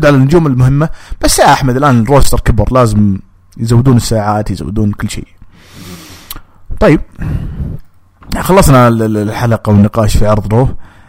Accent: Saudi Arabia; توقعون مباراه توحيد الالقاب تكون عندنا في السعوديه

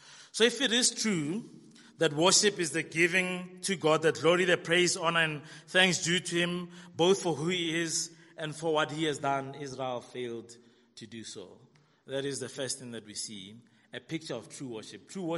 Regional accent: South Africa; Now, we are South African.

